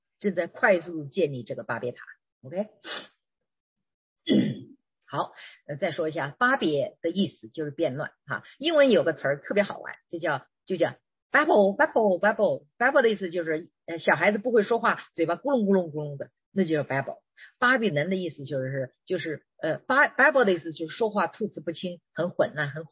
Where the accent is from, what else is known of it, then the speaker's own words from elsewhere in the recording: China; 我50多岁了，我小的时候在中国看的房子顶多3层4层